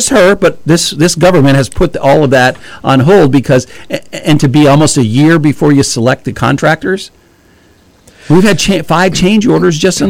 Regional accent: Hadley, United States; born there; When I came to town, I was born in Hadley, so I wasn't that far away.

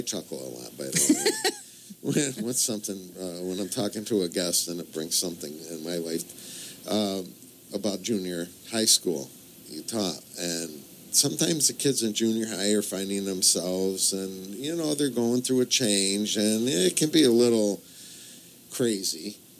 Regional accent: New York, United States; where I grew up in Fulton and Montgomery counties

